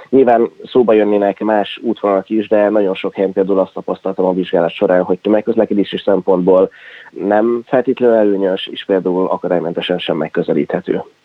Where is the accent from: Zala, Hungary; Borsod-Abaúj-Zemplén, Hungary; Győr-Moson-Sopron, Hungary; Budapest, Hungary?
Borsod-Abaúj-Zemplén, Hungary; Miskolc; Én mivel Miskolcon születtem, és itt is tanultam egészen az egyetemig